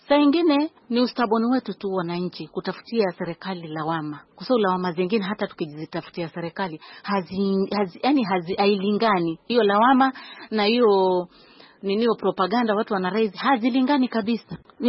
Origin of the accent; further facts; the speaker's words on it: Changamwe, Mombasa County, Kenya; Mimi natokea Changamwe, ni mzaliwa wa Changamwe, Chaani Ward, hapo ndo nilizaliwa. Nimeishi sasa hivi na miaka 52 umri.